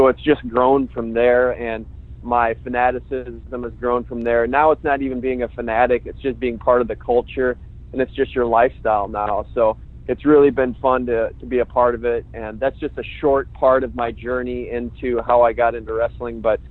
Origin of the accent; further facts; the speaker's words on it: Cedar Falls, Iowa, United States; you've made contributions in my hometown